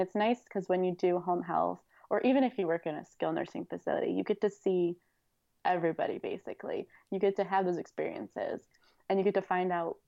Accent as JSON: {"language": "English", "region": "Illinois", "country": "United States", "said": "and I'm from Illinois, so I drove out to South Carolina, and I was their only OT there."}